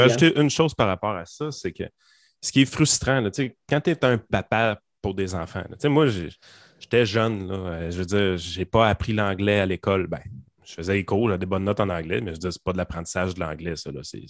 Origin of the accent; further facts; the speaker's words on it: Quebec, Canada; accent: Quebec; Mais quand je le parle, j'ai mon accent québécois qui me tape ses nerfs.